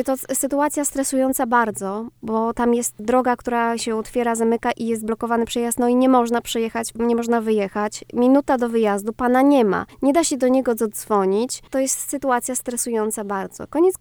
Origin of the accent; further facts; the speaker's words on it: Masovian Voivodeship, Poland; now in Olsztyn, Poland; bo pochodzę z województwa mazowieckiego i tu przyjechałam na studia. I zostałam